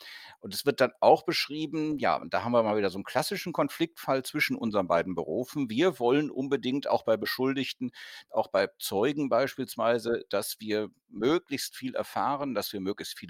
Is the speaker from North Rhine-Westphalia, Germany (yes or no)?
yes; Cologne, North Rhine-Westphalia, Germany; ich komme ja aus Köln, habe aus Köln berichtet, in Köln berichtet